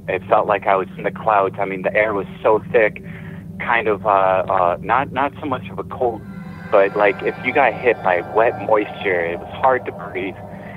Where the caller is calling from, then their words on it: Massachusetts, United States; I'm calling from Massachusetts.